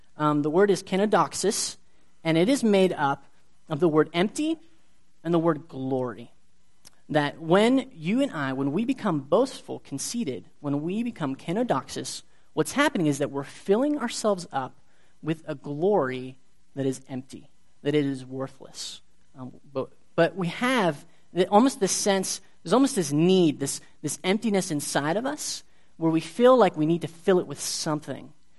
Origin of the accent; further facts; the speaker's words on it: Austria; now in State College, United States; I'm actually from Austria, not Australia.